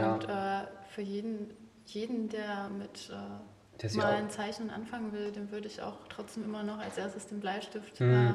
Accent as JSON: {"language": "German", "region": "North Rhine-Westphalia", "country": "Germany", "lives_now": "Leipzig, Germany", "said": "Ich komme eigentlich aus dem Ruhrgebiet."}